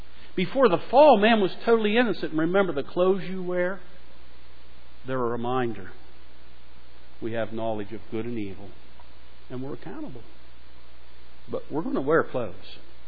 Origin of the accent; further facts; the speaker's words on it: Pennsylvania, United States; growing up in Western Pennsylvania, I grew up with it and I own it.